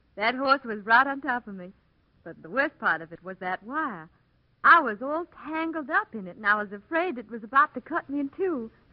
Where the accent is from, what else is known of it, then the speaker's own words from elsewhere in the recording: Wortham, Texas, United States; also born or lived in Dallas; now in Hollywood, United States; I'm from Wortham, Texas.